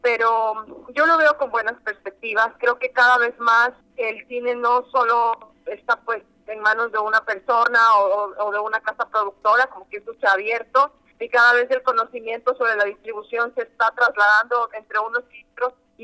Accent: Ecuador; uno de los problemas más grandes que tenemos como ecuatorianos

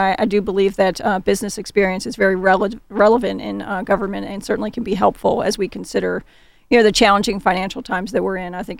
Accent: Baltimore, Maryland, United States; You know, I grew up in East Baltimore, and at the time I was living in Northern Virginia

